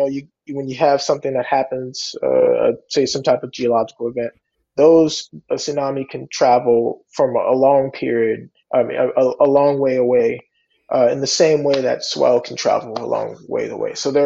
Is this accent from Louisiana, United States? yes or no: yes; New Orleans, Louisiana, United States; I'm originally born and raised in New Orleans. So by the time I was around that 12, 13 age, we had a little known storm called Hurricane Katrina.